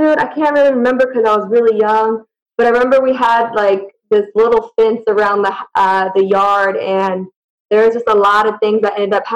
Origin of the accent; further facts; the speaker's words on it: Moreno Valley, California, United States; And so I grew up in Mo Val, stayed there till I was about, basically when I went to college.